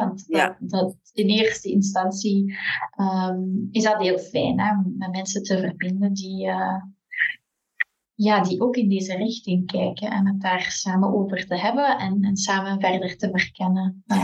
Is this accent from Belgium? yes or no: yes; Belgium; jullie zullen het vast horen aan mijn accent. Ik woon in België